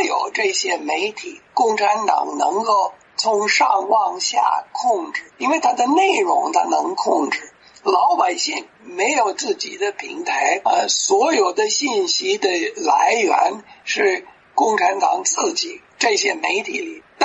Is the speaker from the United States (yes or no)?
yes; United States; Chinese is a second language; 只好用不好的中文问：“对不起，我是美国人，某某人的电话多少？”